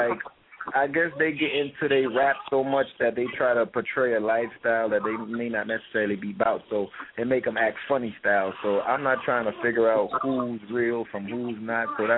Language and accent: English; Brooklyn, New York, United States; I'm from Brooklyn. I admit.